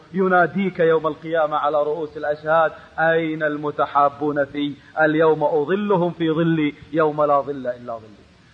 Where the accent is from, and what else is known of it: Kuwait